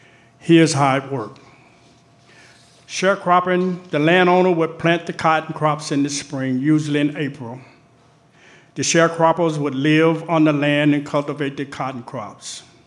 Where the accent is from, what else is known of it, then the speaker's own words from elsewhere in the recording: Mississippi, United States; Money, Mississippi is a little town. It's about 10 miles to the north of Greenwood. August of 1955. I grew up in the Jim Crow system.